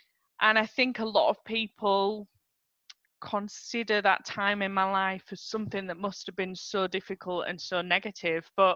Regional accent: Skipton, Yorkshire and the Humber, United Kingdom; born there; Yorkshire, that I'm sure you can tell from my accent, wherever I go in the world, that doesn't disappear. So I was born in Skipton, North Yorkshire

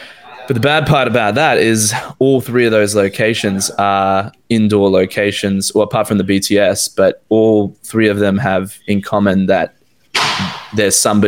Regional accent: Australia; But me as an Australian citizen, I had to apply to leave.

